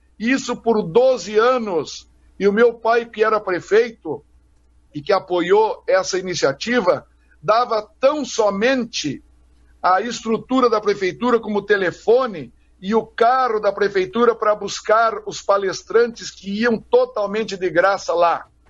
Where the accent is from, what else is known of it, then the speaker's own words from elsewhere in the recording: Bom Jesus, Rio Grande do Sul, Brazil; fazíamos de Bom Jesus, a minha terra, um foro